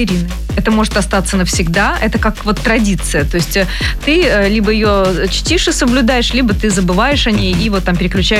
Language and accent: Russian; Saint Petersburg, Russia; Петербург остался моим родным городом, я с радостью приезжаю туда и чувствую себя как дома.